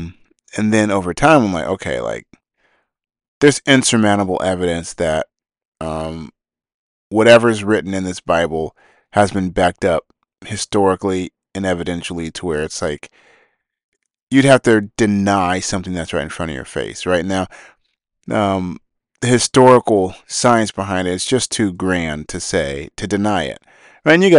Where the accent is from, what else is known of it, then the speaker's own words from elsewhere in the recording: Las Vegas, Nevada, United States; I grew up in Las Vegas, and there's a lot of Mormons in Vegas